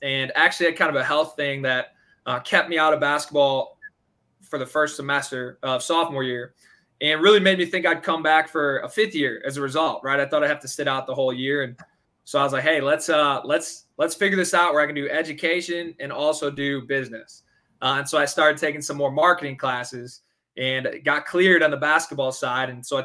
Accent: Whedon, Illinois, United States; Yeah. I'm from Whedon, Illinois. So yeah, it's weird. Almost anywhere else I could tell people I'm from Chicago

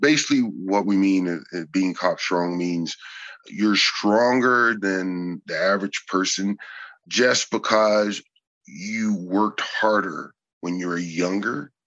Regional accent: North Carolina, United States; I'm from North Carolina. I was born and raised on the Northeastern Seaboard.

